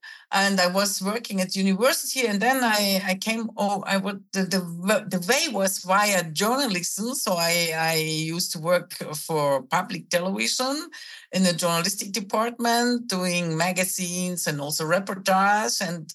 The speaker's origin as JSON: {"language": "English", "country": "Germany", "tie": "born or raised there", "second_language": "English", "said": "I grew up in East Germany and in a little city, not so far from the Czech border."}